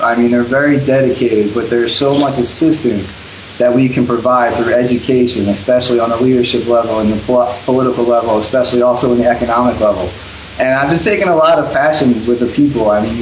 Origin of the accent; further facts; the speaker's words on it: United States; now in Prague, Czechia; I'm an American that lives in Prague